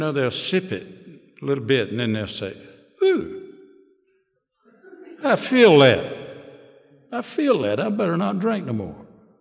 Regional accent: Dallas, North Carolina, United States; born there; I was born in Dallas, North Carolina, and I believe that's enough to make anybody become an alcoholic.

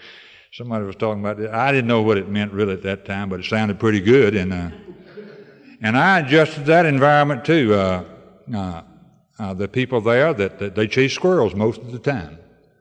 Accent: North Carolina, United States; in my home state of North Carolina, you just keep moving east.

